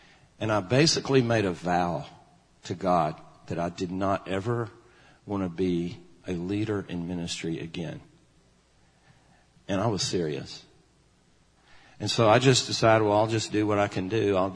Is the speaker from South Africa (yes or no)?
no; the South, United States; I grew up in the South where football is king